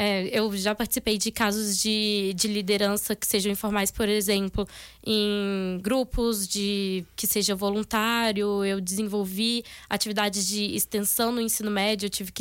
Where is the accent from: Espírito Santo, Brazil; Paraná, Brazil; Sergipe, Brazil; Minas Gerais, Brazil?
Minas Gerais, Brazil; moved away; Eu sou de Minas, eu decidi sair de Minas e vim estudar em uma cidade que é a 12 horas.